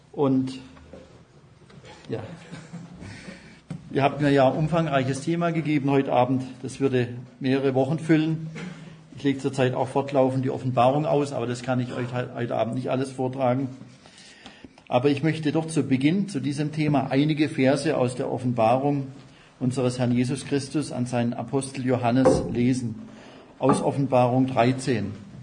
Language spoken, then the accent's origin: German; Pforzheim, Baden-Württemberg, Germany; Ich komme aus Pforzheim, das liegt in Baden-Württemberg, am nördlichen Rande des Schwarzwaldes.